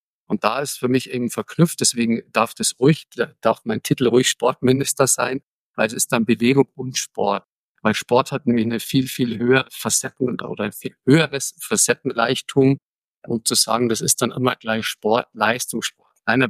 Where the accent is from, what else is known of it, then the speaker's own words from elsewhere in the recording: Bavaria, Germany; ich bin im Berchtesgadener Land aufgewachsen